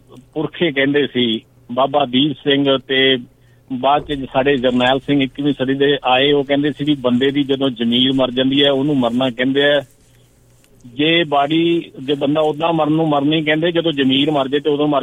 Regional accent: Punjab, India; ਉਸ ਧਰਤੀ ਨਾਲ ਸਾਡੇ ਸਾਂਝ ਹੈ, ਅਸੀਂ ਉੱਥੇ ਜੰਮੇ ਪਲੇ ਹਾਂ।

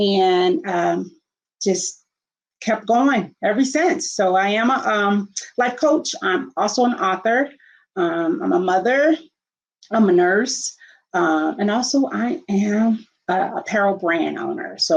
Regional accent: Myrtle Beach, South Carolina, United States; also born or lived in Tampa; I am a life coach. I am originally from Tampa, Florida, but grew up in South Carolina, Myrtle Beach, South Carolina.

